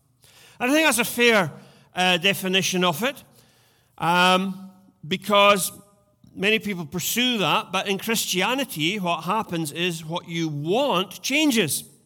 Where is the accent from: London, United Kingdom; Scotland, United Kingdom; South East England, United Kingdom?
Scotland, United Kingdom; when I read the word freedom as a Scotsman